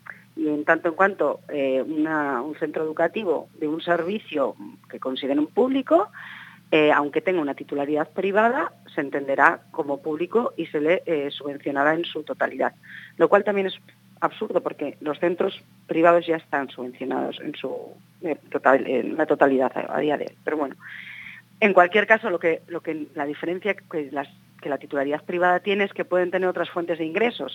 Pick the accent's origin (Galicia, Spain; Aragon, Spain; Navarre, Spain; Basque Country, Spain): Basque Country, Spain; yo, por ejemplo, que soy de Guipúzcoa, ¿no?